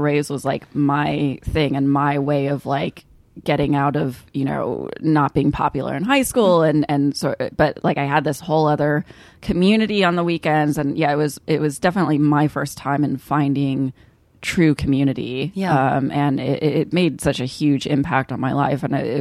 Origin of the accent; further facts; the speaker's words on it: Kansas, United States; the weird thing about growing up in Kansas is that, you know, Kansas makes headlines every couple of years or so